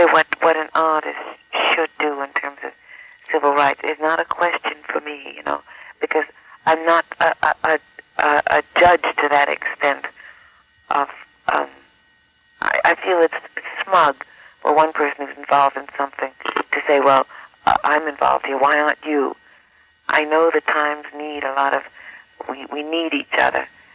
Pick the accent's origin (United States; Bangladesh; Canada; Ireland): United States; Harlem, New York; And I grew up in Harlem